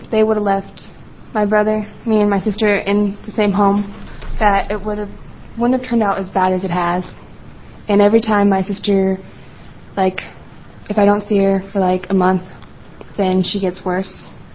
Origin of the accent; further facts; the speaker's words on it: Gresham, Oregon, United States; I am 16, and I am from Gresham, Oregon.